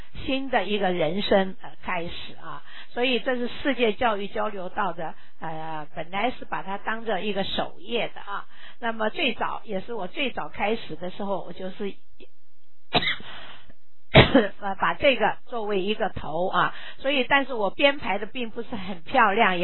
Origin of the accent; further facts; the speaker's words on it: Taiwan; 我从台湾来大陆的访问日志